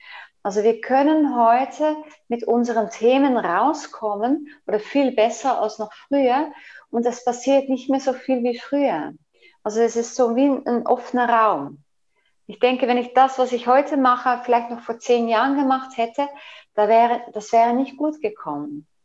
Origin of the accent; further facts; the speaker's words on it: Netherlands; German is a second language; now in Switzerland; Und als Holländerin und als Veganerin in der Schweiz